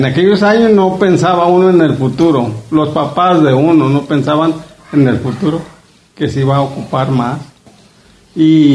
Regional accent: Soyatitlán, Jalisco, Mexico; aquí nací en Soya, aquí me crié y todavía estoy aquí viviendo.

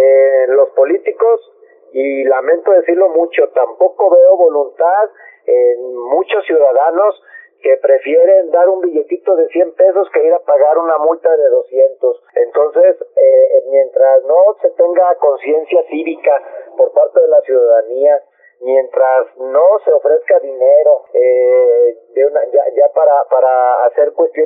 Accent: Mexico; debemos de tomar conciencia como mexicanos

